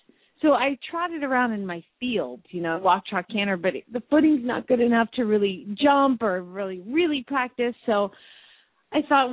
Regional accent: Phoenix, Arizona, United States; from Phoenix, Arizona

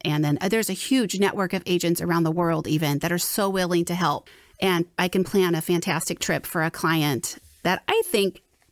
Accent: West Coast, United States; I think just growing up on the West Coast too, you know, it's a lot easier to get there from the West Coast than it is from the Midwest or the East Coast.

